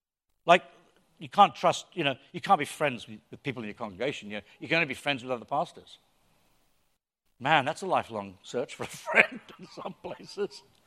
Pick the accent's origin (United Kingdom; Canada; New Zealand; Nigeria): United Kingdom; England; now in United States; Celia and I came from England in 1980, admittedly it was to California, which has its own DNA.